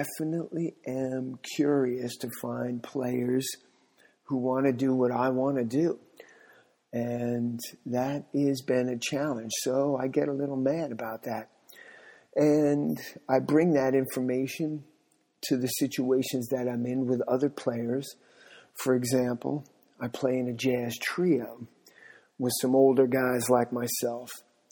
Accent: New York, United States; now in San Diego, United States; I'm in San Diego, California. I'm originally from New York. The last time I lived in New York was 2014.

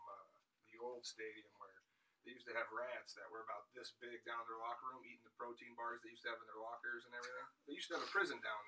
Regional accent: West Coast, United States; Man, I'm a West Coast guy, so I have to go with my hometown.

